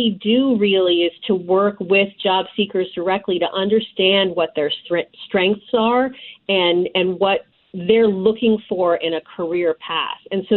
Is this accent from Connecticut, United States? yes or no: yes; Connecticut, United States; also born or lived in Washington, D.C.; I was born and raised in Connecticut, but I actually worked in Washington, D.C. for about 15 years